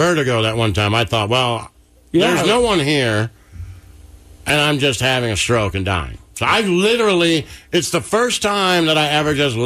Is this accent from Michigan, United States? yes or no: yes; Michigan, United States; Like, I have buddies just growing up in Michigan who would go play these travel hockey games in Canada.